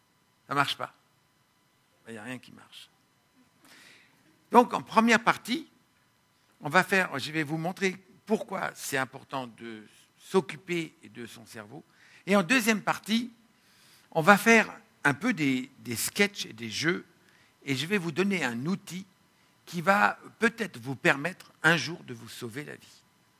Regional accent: France; Moi, je viens de France.

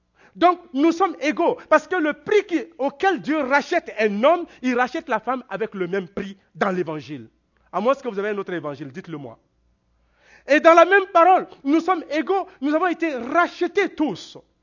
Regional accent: Quebec, Canada; Je suis Canadien, j'ai la citoyenneté canadienne, je suis fier de l'être, et je suis aussi Québécois.

